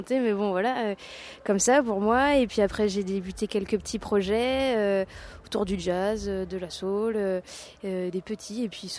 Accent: Blain, Pays de la Loire, France; Moi, personnellement, je viens de Blain. C'est une petite ville juste à côté de Nancy, donc je suis bien locale.

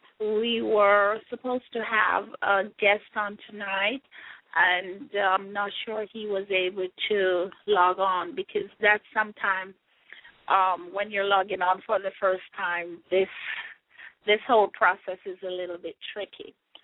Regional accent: Jamaica; I remember when growing up in Jamaica, you hear people talk about stoppage of water.

